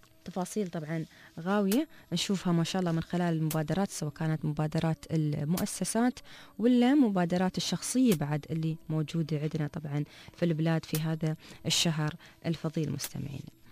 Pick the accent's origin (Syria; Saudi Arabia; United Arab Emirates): United Arab Emirates; Dubai; عندنا في دبي.